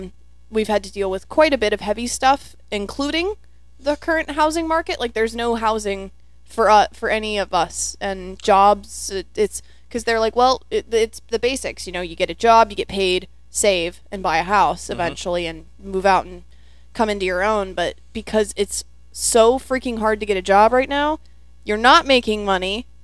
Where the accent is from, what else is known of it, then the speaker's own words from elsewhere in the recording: Oregon, United States; born there; I was born in Oregon, so I'm a big Oregon Ducks fan. And I'm a big fan of Oregon as well.